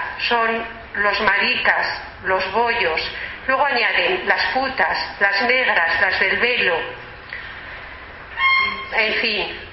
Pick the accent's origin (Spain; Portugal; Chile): Spain; en mi país, en España